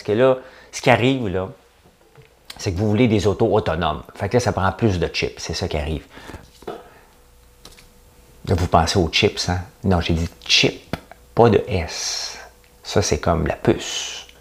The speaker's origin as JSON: {"language": "French", "town": "Montreal", "region": "Quebec", "country": "Canada", "said": "Je viens de Montréal, moi."}